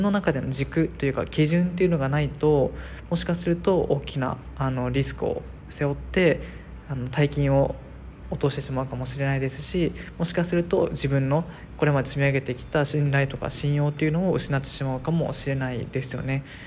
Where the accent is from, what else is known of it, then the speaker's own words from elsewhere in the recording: Okinawa, Japan; also born or lived in Myanmar; もうなんならミャンマーにいられなくなってしまって、結局地元の沖縄に帰るわけですが